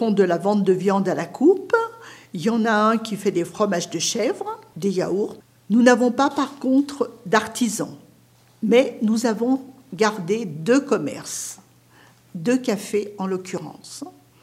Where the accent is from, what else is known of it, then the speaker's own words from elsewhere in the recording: Lyon, Auvergne-Rhône-Alpes, France; born there; puisque je suis née à Lyon, j'ai fait ma carrière à Lyon, mais je venais pour les vacances, puisque mes parents étaient tous les deux originaires de Lugarde